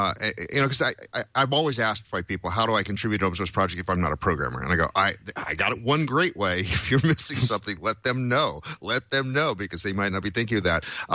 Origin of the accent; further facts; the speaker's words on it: Portland, United States; when you said Portland, I went, yay, my hometown.